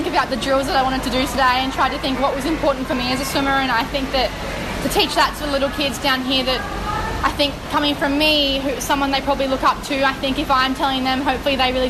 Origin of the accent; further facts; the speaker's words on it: Launceston, Tasmania, Australia; now in Brisbane, Australia; even though I come from Launceston, which is a very small place compared to Brisbane where I live now